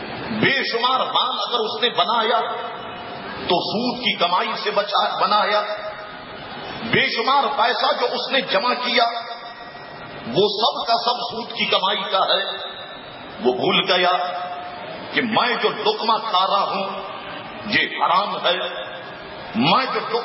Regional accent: Karachi, Sindh, Pakistan; پورا پاکستان اور بالخصوص میرا شہر کراچی دلہن کی طرح سجا ہوا ہے

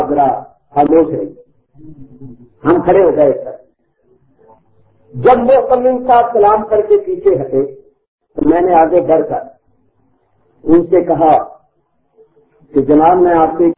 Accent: Karachi, Sindh, Pakistan; آپ کہاں سے آئے؟ میں نے کہا پاکستان. کس شہر سے؟ میں نے کہا کراچی سے.

